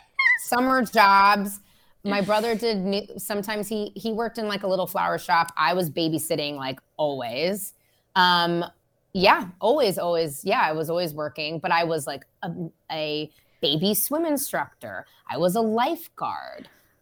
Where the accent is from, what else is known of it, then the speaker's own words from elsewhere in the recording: San Francisco, California, United States; now in Los Angeles, United States; when I first moved to Los Angeles, I came down, it was like right after 2008, and I'm from San Francisco and the tech, everything like crashed.